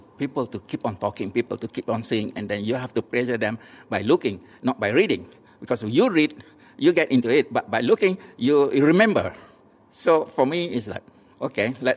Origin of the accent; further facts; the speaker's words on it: Pasir Mas, Kelantan, Malaysia; I'm 67 and I was born in 1951 in Pasir Mas, Kelantan. So I brought up in a conservative family.